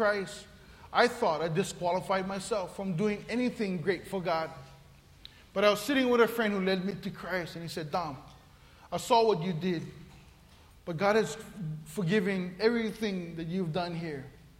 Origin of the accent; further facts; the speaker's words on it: Papakolea, Hawaii, United States; I grew up homestead in Papakule. I grew up there.